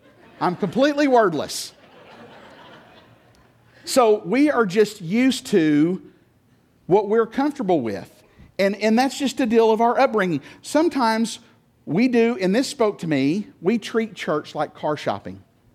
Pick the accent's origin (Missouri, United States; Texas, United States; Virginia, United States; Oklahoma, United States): Oklahoma, United States; Tecumseh; the Pentecostal church that I grew up in Tecumseh, Oklahoma.